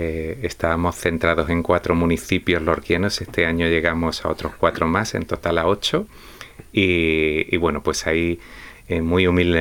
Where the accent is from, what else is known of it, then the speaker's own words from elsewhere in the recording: Montefrío, Andalusia, Spain; Esa estaba en mi pueblo natal, en Montefrío.